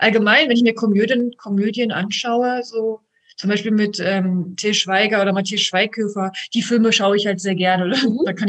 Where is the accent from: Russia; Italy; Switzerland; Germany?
Germany; Brandenburg; now in Hamburg, Germany; Nein, ich bin keine gebürtige Hamburgerin. Ich komme ursprünglich aus dem Spreewald in Brandenburg, lebe aber jetzt seit 15 Jahren in Hamburg.